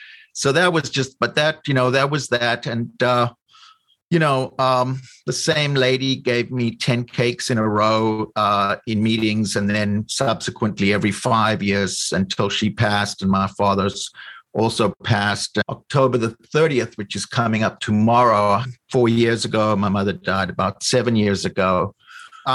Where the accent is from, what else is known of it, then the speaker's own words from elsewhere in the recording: South Africa; I was brought up in South Africa